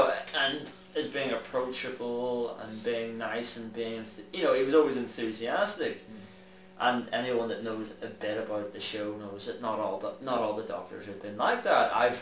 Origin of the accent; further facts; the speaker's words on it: Northern Ireland, United Kingdom; as a Northern Irish person, or Northern Irish, whatever